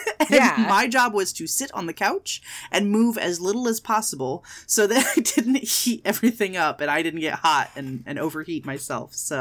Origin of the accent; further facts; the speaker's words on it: San Antonio, Texas, United States; Yeah, because I grew up in San Antonio. So I remember we would always get the leftovers from hurricanes and stuff